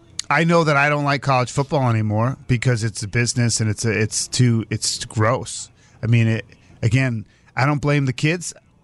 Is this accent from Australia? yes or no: no; Massachusetts, United States; growing up in Massachusetts, Boston College was what we liked